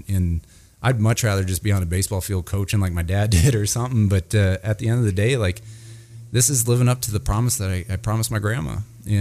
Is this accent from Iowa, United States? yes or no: yes; Sioux City, Iowa, United States; also born or lived in Ames; And then I was actually born in Ames when we were living in Nevada, and then I was raised in Sioux City